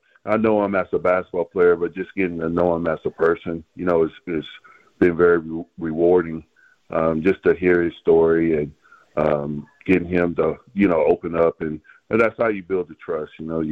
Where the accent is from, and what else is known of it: Wichita, Kansas, United States; born or raised there